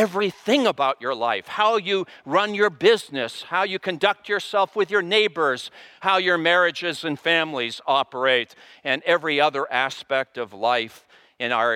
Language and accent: English; Wellesley, Massachusetts, United States; I grew up in Wellesley